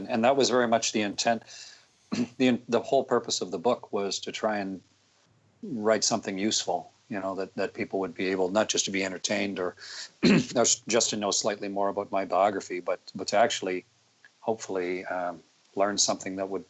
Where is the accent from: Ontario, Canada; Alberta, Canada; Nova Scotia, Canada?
Ontario, Canada; Sarnia; it was a nice thing to do in a small studio in my hometown there in Sarnia.